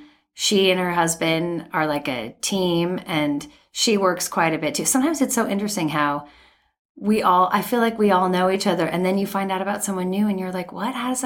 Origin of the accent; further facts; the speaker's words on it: California, United States; Yeah, all over Southern California.